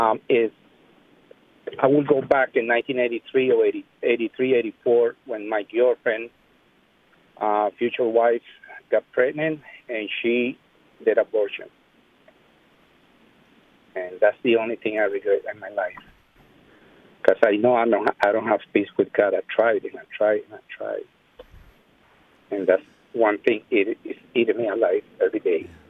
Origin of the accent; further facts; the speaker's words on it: Costa Rica; now in Boston, United States; And I'm 57 years old. I'm from Boston. original from Costa Rica